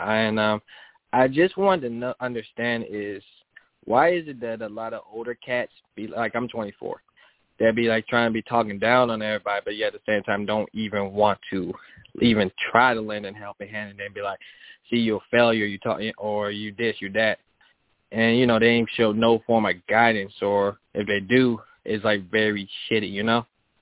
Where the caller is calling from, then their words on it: Rocky Mount, North Carolina, United States; I'm calling from Rocky Mountain, North Carolina.